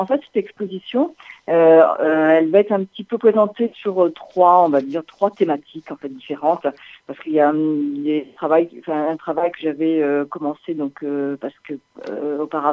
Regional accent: Nouvelle-Aquitaine, France; also born or lived in Anjou; Je suis née en fait par là-bas, et puis après j'ai grandi en fait dans le Limousin.

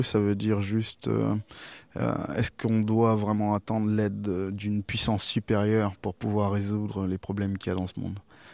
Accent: France; on est exotique puisqu'on est français.

